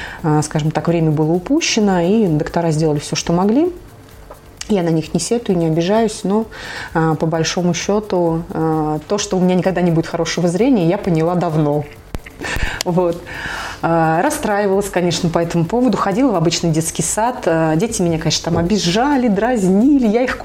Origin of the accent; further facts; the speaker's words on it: Semyonov, Nizhny Novgorod Oblast, Russia; Я, да, я местная. Я родилась в небольшом городе Семенове. Очень горжусь этим местом и с удовольствием езжу к родителям туда.